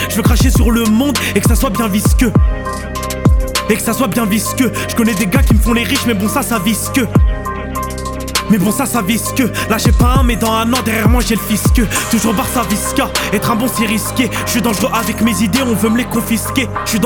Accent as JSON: {"language": "French", "town": "Paris", "region": "Île-de-France", "country": "France", "lives_now": "Lens, France", "said": "Je suis parisien de base, sauf qu'en ce moment je suis plus vers Lens."}